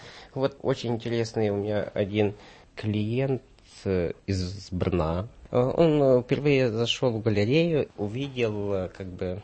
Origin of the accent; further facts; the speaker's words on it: Ukraine; Я сказал, что с Украины.